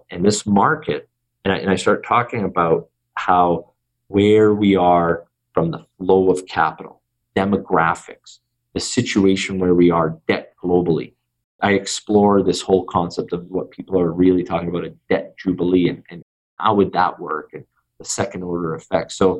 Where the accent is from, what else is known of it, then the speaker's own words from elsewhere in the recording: Canada; I'm Canadian